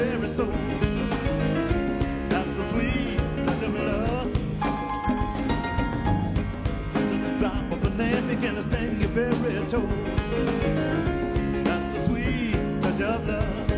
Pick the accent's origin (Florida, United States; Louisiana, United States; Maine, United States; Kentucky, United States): Louisiana, United States; New Orleans; from New Orleans.